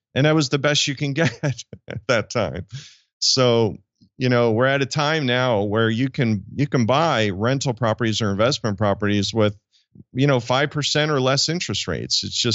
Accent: New Jersey, United States; So you're in Manhattan. I grew up in Jersey.

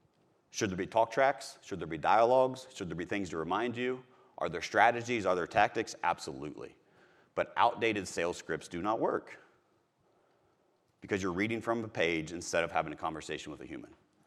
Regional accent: Missouri, United States; So I'm from Missouri, and in Missouri we have fences and neighborhoods

